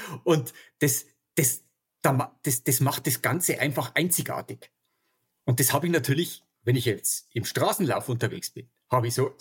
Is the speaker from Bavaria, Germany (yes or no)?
yes; Mittenwald, Bavaria, Germany; ich komme aus Mittenwald, lebe mitten in der Bergwelt